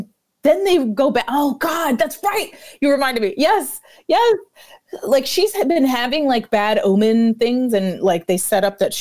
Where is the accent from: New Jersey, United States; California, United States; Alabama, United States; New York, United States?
New York, United States; New York City; as a New Yorker who sees things that are quote unquote in New York